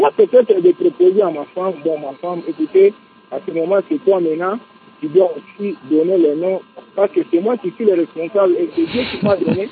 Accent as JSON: {"language": "French", "region": "Haut-Katanga", "country": "DR Congo", "said": "je dois choisir le nom qui vient de ma province, n'est-ce pas?"}